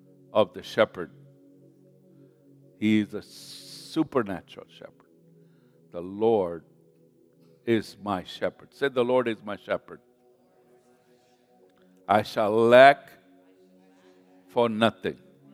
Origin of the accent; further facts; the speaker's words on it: Kenya; I grew up around Kenya, Africa, and there would be the malaria would be very common.